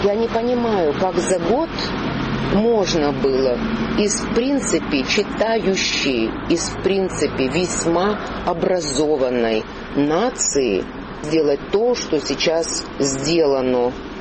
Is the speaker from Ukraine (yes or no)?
yes; Ukraine; вы русский, я украинка